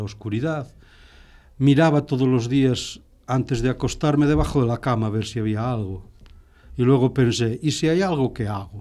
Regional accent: Viveiro, Galicia, Spain; en principio fui al cole de mi pueblo, un pueblito que se llama Viveiro, que está allá en la costa de Lugo, y luego cambié, fui a otro que se llamaba El Andro, y luego fui al instituto en Lugo y a la Escuela Universitaria de Magisterio en Lugo.

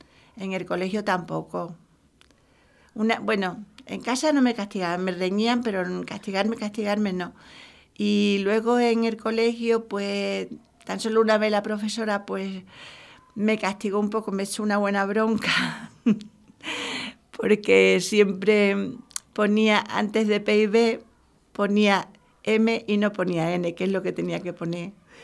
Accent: Guadalcanal, Andalusia, Spain; born there; Pues nací en el pueblo, en Guadalcanal, en el 1949, en octubre.

